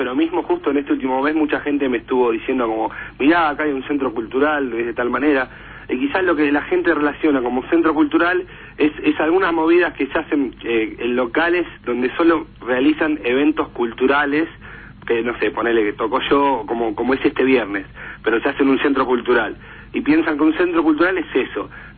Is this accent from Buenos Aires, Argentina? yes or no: yes; Mataderos, Buenos Aires, Argentina; yo soy de Mataderos, para mí Mataderos y Villa Insuperable es lo mismo, pues no es que vivo en Recoleta